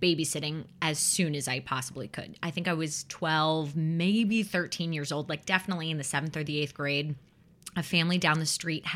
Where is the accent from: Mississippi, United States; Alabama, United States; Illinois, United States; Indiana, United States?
Illinois, United States; Chicago; So I grew up in the Chicagoland area.